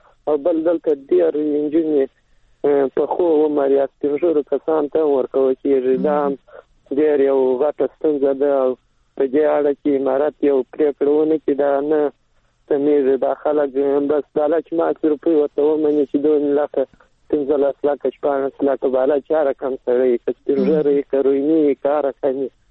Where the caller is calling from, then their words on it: Helmand, Afghanistan; او سامان د هلمند سره